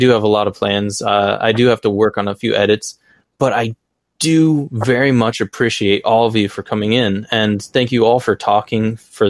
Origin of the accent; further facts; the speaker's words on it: Michigan, United States; Oh, so I grew up in Michigan, but I wasn't born in Michigan, sadly.